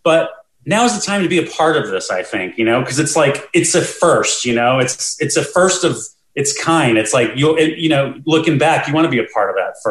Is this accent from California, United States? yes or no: no; El Paso, Texas, United States; now in Austin, United States; Megan, by the way, also from El Paso. I'm from El Paso. What up?